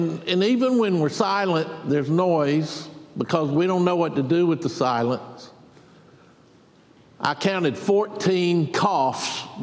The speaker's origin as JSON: {"language": "English", "town": "Milledgeville", "region": "Georgia", "country": "United States", "tie": "born or raised there", "said": "When I grew up in Milledgeville, Georgia, you know that story. The TV station, we only got one TV station in Milledgeville."}